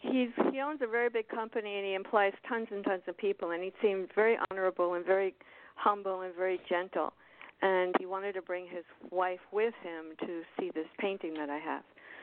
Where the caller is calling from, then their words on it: Florida, United States; I'm in Florida, South Florida.